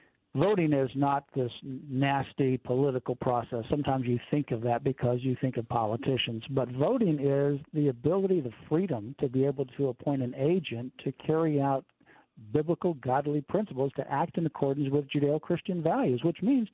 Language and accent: English; Florida, United States; You know, I remember growing up in Florida, I saw the space shuttle go up all the time